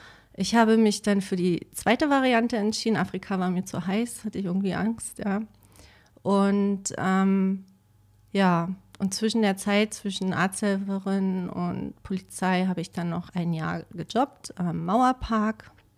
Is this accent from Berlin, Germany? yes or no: yes; Berlin, Germany; Nein, ich bin in Berlin geboren, in Pankow, also quasi der Nachbarbezirk.